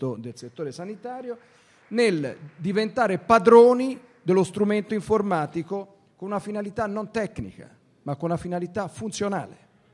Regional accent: Florence, Tuscany, Italy; Io sono toscano, sono fiorentino

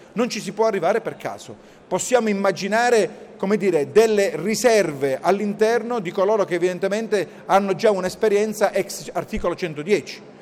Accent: Sicily, Italy; Parlo da siciliano che vede in un buon 30% degli enti locali della nostra isola in dissesto finanziario.

